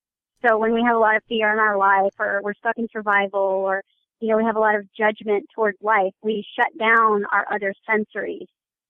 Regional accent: Los Angeles, California, United States; now in Kansas City, United States; Yep, sunny L.A. Yep. Yeah. Yes, L.A. girl. So I've been here for about 6 years now in Kansas City.

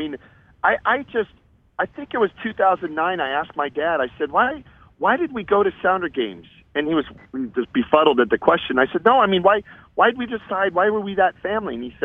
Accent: Seattle, Washington, United States; Seattle guy. My family's all here. And I've been allowed to, you know, enrich my career and stay in my hometown.

